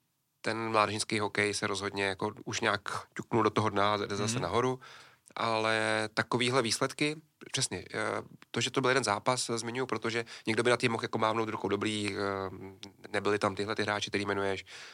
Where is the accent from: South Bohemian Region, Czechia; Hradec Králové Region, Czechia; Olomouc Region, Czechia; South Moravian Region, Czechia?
South Bohemian Region, Czechia; Já jsem Jihočech